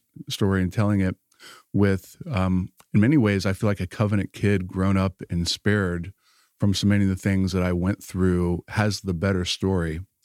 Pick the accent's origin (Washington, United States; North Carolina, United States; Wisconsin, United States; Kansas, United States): North Carolina, United States; My dad was a career Marine, so we grew up mostly around North Carolina military bases.